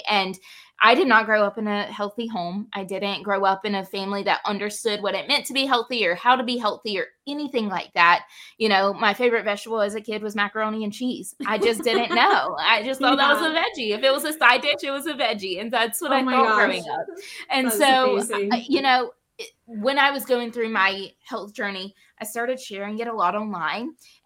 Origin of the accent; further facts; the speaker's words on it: Southern United States, United States; accent: Southern; And if you can't tell by my accent, then I am definitely a Southern girl through and through.